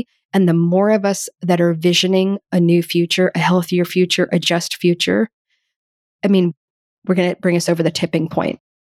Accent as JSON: {"language": "English", "country": "United States", "said": "Growing up as an American, I think there is a constant, subtle, and sometimes not so subtle message that the arts are not important"}